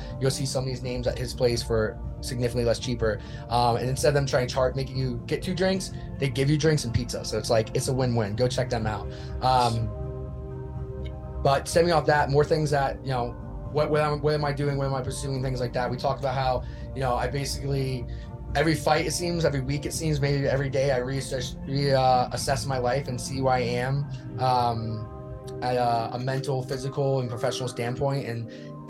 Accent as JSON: {"language": "English", "region": "California", "country": "United States", "tie": "born or raised there", "said": "We grew up in Cali, so I was always scared of the water."}